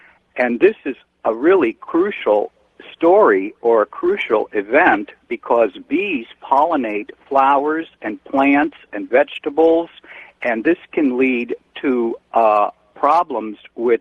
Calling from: Newport, Rhode Island, United States; I'm calling from Newport, Rhode Island

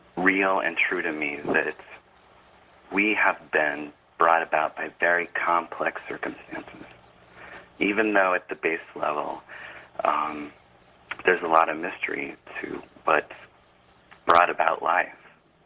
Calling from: San Francisco, California, United States; Hi, San Francisco.

